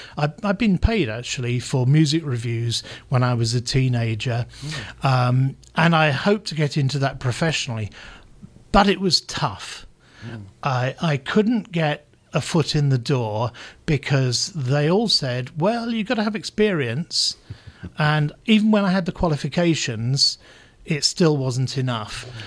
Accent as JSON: {"language": "English", "region": "London", "country": "United Kingdom", "moved": "yes", "said": "No, I'm originally from the UK. I come from London, England."}